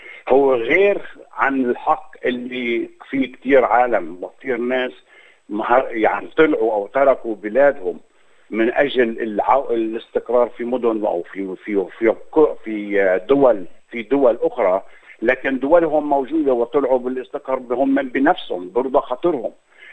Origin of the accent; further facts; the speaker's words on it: Jerusalem, Palestine; أنا من مواليد القدس، وتربيت من مواليد القدس، وكبرت في القدس، وتعلمت في القدس